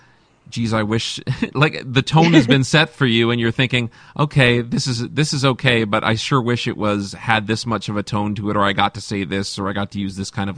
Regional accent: Hamilton, Ontario, Canada; I mean, I'm from Hamilton.

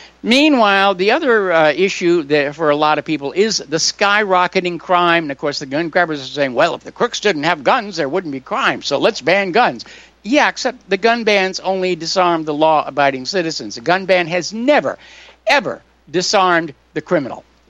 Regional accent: New England, United States; the way the Democrats are practicing democracy is not as I knew it growing up in New England farming country here.

